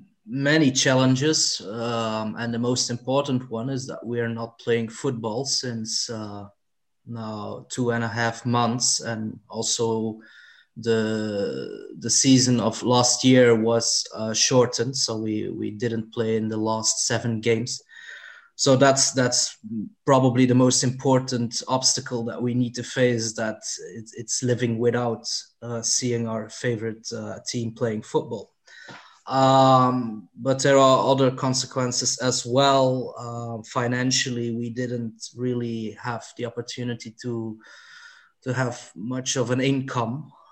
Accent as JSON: {"language": "English", "town": "Beveren", "region": "Flanders", "country": "Belgium", "said": "from Beveren in Belgium."}